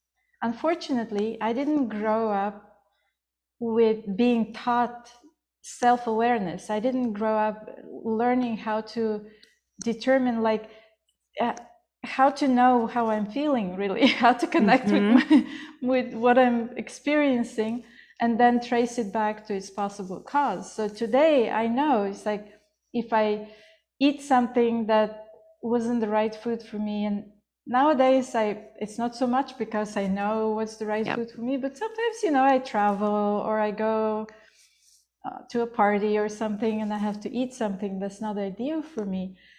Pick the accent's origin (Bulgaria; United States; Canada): Bulgaria; Plovdiv, Plovdiv Province; English is a second language; I met a person who was running an underground yoga ashram in my hometown, Plovdiv, in Bulgaria.